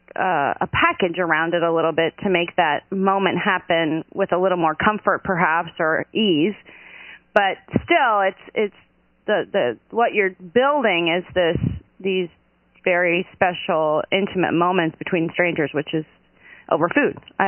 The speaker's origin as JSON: {"language": "English", "country": "United States", "said": "the concept as an American who likes to travel"}